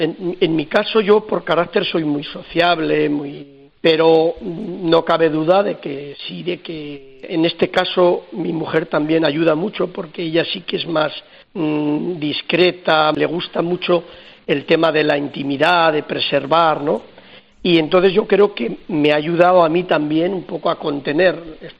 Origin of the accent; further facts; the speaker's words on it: Soria, Castile and León, Spain; yo soy de tierra adentro. Yo soy de Soria